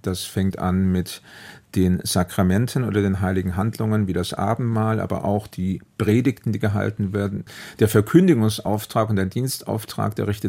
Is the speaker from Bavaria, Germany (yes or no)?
yes; Erlangen, Bavaria, Germany; Das ist richtig, obwohl ich nicht aus der Gegend stamme. Ich bin in Franken, in Erlangen geboren und aufgewachsen